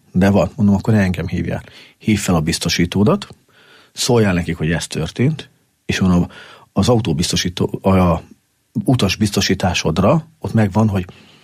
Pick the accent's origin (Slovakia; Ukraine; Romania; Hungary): Hungary; Miskolc, Borsod-Abaúj-Zemplén; now in Eger, Hungary; Hát induljunk ki abból, hogy én nem tőzsgyökeres, egri vagyok. Én Borsod megyei származású Miskolc, ugye bár, mi hazánk, vagy az én szülővárosom.